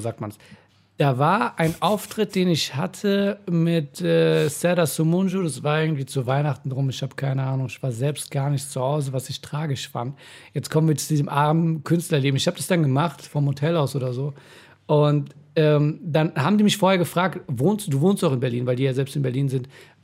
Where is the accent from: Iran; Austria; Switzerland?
Iran; es ging darum, wo ich herkomme, ich meinte, ich bin Iraner